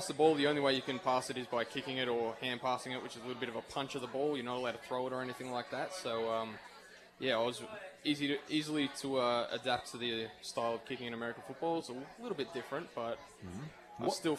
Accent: Werribee, Victoria, Australia; also born or lived in Carlton; I was born in Carlton, which is Melbourne, and I grew up in Werribee, which is just on the outskirts of the city.

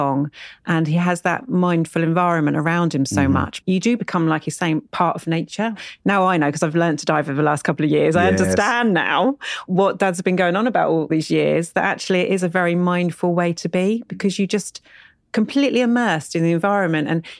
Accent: Shoreham, South East England, United Kingdom; And I love that as well, growing up in Shoreham as well.

